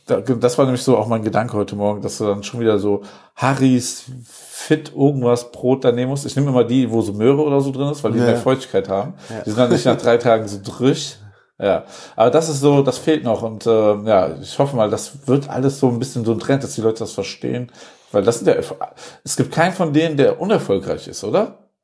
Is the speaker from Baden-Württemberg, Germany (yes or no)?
no; Wuppertal, North Rhine-Westphalia, Germany; Was? In meiner Heimatstadt?